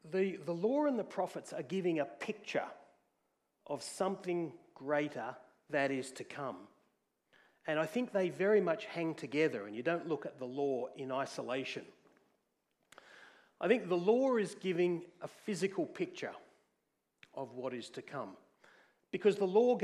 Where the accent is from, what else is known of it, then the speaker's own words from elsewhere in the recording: Doonside, New South Wales, Australia; So when I was a kid, we grew up in Doonside.